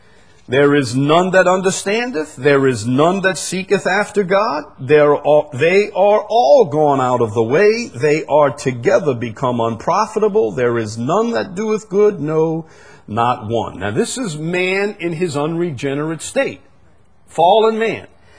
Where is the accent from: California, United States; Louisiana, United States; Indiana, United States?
Louisiana, United States; Chalmette; I'm just a simple fellow, but I'm from Chalmette. You can't expect a whole lot from it.